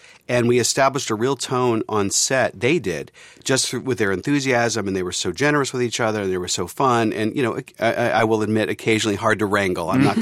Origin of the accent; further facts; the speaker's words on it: Pittsburgh, Pennsylvania, United States; I'm from Pittsburgh. It's a tough town. And I was bullied.